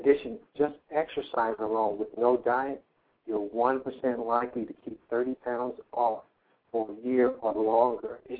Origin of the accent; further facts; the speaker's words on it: Jamaica; I'm Jamaican as well. And I love my curry, and I love my jerk.